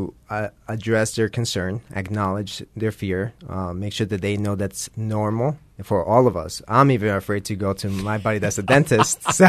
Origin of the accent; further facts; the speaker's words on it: New Jersey, United States; Yes. I'm from the Northeast. I'm from New Jersey.